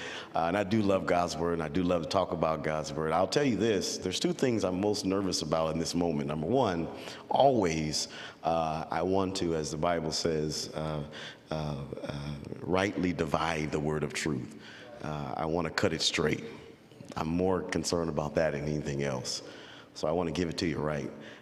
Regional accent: Richmond, California, United States; I'm from Richmond, California. And it is every bit of hood and ghetto that you could think.

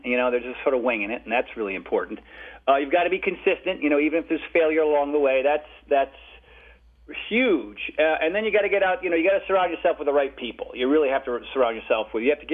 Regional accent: Connecticut, United States; also born or lived in Rhode Island; now in California, United States; When I grew up in Connecticut and Rhode Island, I don't know, I was sad and I was depressed

